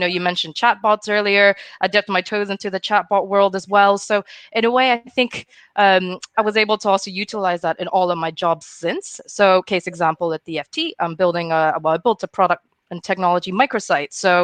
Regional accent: Hong Kong; moved away as an adult; I'm initially from Hong Kong. So I came here, did my master's

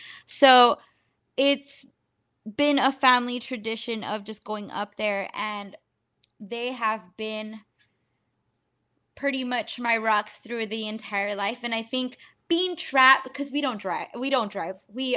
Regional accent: Texas, United States; born there; So I was born in Texas. My grandparents are from Wisconsin.

